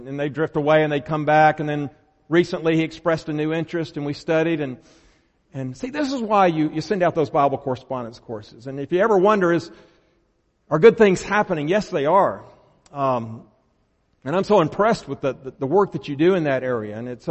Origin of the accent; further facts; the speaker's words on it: Mississippi, United States; I'm from Mississippi, okay? And we suffered oppression from this team in Tuscaloosa for decades.